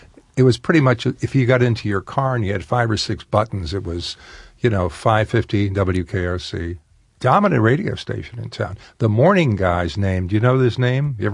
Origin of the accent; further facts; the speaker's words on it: Buffalo, New York, United States; When I came to town, I came from Buffalo, New York, and it was really pre FM.